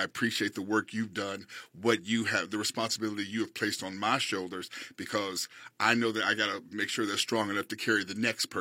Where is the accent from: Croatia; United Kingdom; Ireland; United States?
United States; Alton, Illinois; But the thing I take most from my hometown of Alton is that it is known as the most haunted small town in America.